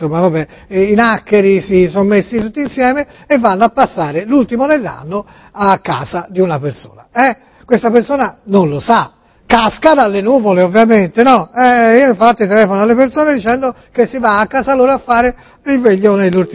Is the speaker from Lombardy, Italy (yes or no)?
no; Tuscany, Italy; now in Campania, Italy; Noi siamo toscani.